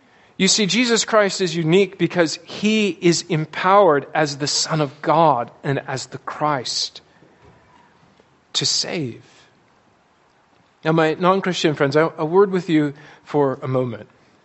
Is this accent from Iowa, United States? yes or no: yes; Iowa, United States; now in Maryland, United States; I grew up in Iowa, and I thought I had been exposed to all possible variants of pollen, and then I came to Maryland.